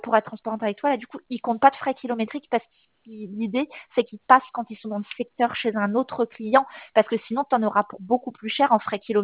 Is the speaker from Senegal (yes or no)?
no; Combrit, Brittany, France; Moi, je suis originaire de Combrite, donc je vois très bien où il y a l'info.